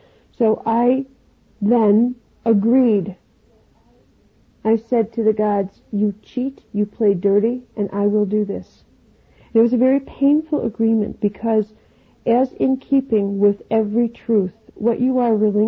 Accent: Chicago, Illinois, United States; I was in Chicago, my hometown

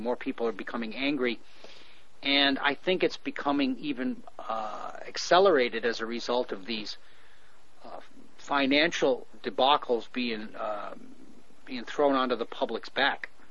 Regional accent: United States; And I say that as an American, and I'm saddened by the fact that that the suffering is starting to really increase for my countrymen.

